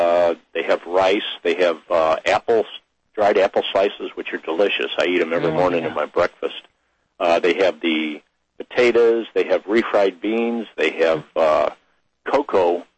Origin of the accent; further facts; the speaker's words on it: St. Louis, Missouri, United States; I'm from the St. Louis area, so I don't get down there much.